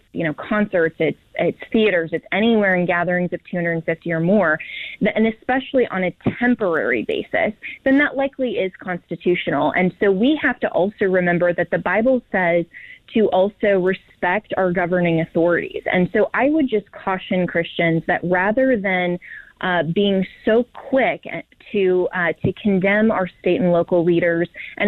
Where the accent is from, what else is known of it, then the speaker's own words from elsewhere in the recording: Colorado, United States; in my home state of Colorado, we have a Democrat governor.